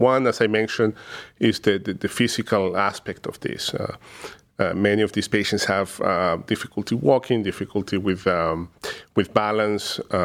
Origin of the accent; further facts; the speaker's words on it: Caracas, Capital District, Venezuela; moved away as an adult; now in United States; originally from Caracas, Venezuela, where I completed my medical training. I came to the U.S. back in 98 to do further training in neurology